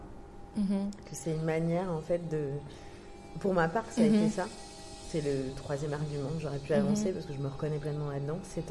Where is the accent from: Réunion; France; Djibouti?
Djibouti; moi je viens de Djibouti, mais je suis d'origine éthiopienne